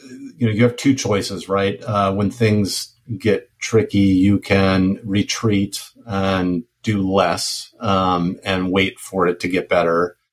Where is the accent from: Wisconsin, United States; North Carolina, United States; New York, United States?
Wisconsin, United States; I grew up in the Midwest in Wisconsin, and there you have, you know, a couple of big cities, but mostly all these small towns that are, you know, 10 minutes apart from each other.